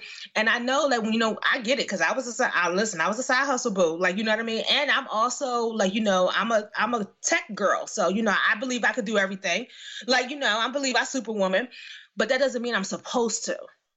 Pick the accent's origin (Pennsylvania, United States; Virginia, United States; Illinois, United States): Pennsylvania, United States; Philadelphia; I'm from the neighborhood. I grew up in West Philly.